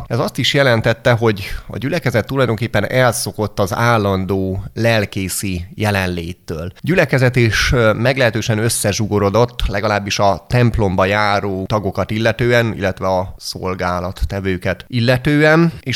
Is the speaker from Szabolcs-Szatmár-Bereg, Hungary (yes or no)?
yes; Nyíregyháza, Szabolcs-Szatmár-Bereg, Hungary; Én nem vagyok ugyan mérki, tőzsgyökeres mérki, hiszen nyíregyházi származású vagyok